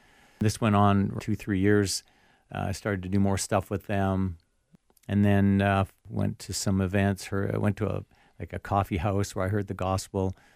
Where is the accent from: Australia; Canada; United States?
Canada; Vancouver, British Columbia; also born or lived in Saskatchewan; I was born in Saskatchewan, which is a province in Canada. Mm-hmm. Lived there until I was 10, but then moved out to the West Coast and live in Vancouver, and I've lived in that area ever since.